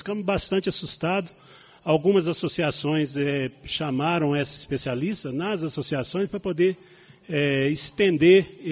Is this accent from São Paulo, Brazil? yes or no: no; Passagem de Mariana, Minas Gerais, Brazil; eu sou de Passagem de Mariana. E lá também tem uma mineração, a Talha Aberta, que chama esse tipo de mineração, né, no Morro Santo Antônio, onde que eu fui criado.